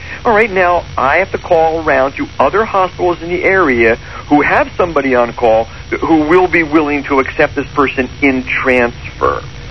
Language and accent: English; Philadelphia, Pennsylvania, United States; I'm from Philadelphia originally, so